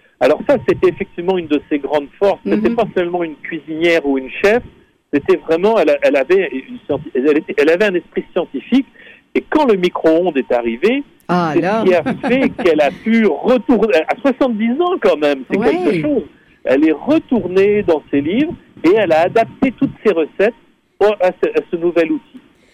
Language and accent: French; France; now in Quebec, Canada; parce que je suis originaire de France